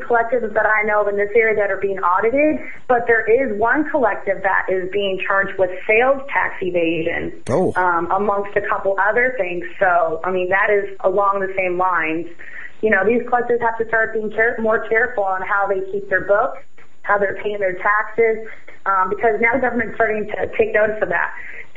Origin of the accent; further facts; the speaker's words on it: Denver, Colorado, United States; now in California, United States; We are all really excited about the Denver conference. That's my hometown.